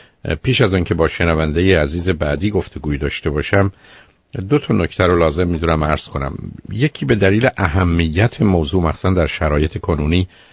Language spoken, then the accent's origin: Persian; Iran; born there; moved away; ما اون موقع احتمالاً حدود مثلا 400 هزار نفر بودیم که در ایران متولد شدیم